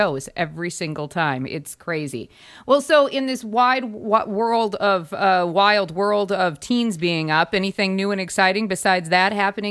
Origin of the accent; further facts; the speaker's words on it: Midwest, United States; just being a Midwesterner, hardy ones at that, because, well, we live in Wisconsin